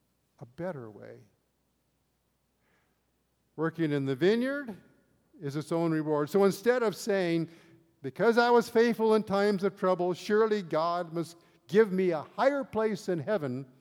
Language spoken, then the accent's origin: English; Stockton, California, United States; I grew up in Stockton, California. And down in Stockton, there are a lot of fields, mostly asparagus.